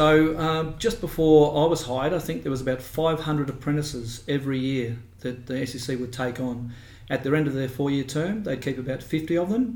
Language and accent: English; Morwell, Victoria, Australia; I born and raised in Morwell, which is down in the Latrobe Valley, south end of Australia, southeast corner. I'm from a family of power generation people, coal miners in some people's minds